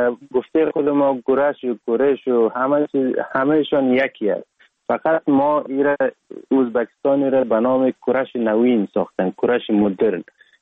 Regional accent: Sheberghan, Jowzjan, Afghanistan; born or raised there; also born or lived in Sar-e Pol

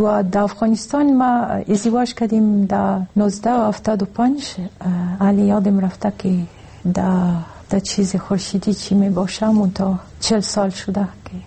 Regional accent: Lebanon; Persian is a second language; now in Afghanistan; ما اصلا از لبنان هستم

